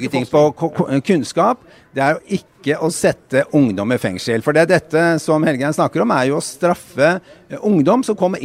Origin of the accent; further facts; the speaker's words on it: Oslo, Norway; om de bor i Grorud eller Holmlia, der jeg vokste opp